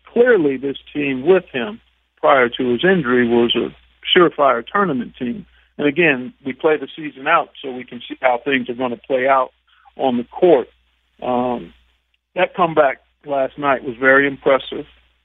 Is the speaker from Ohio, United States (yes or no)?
yes; Ohio, United States; I'm a Northeastern Ohio guy.